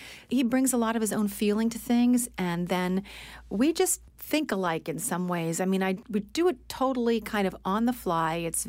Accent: Mayagüez, Puerto Rico; born there; I was born in Mayagüez, Puerto Rico. So my father, you know, I really was born there. I only lived there for 6 weeks, though

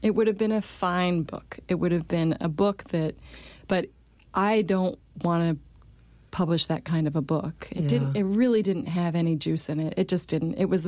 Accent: Lansing, Michigan, United States; Even as a child, I grew up in Lansing, uh-huh.

